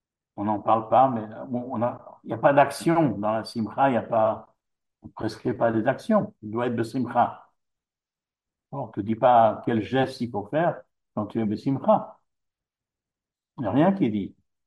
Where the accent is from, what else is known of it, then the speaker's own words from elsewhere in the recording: Geneva, Switzerland; Je me rappelle quand j'étais enfant, à Genève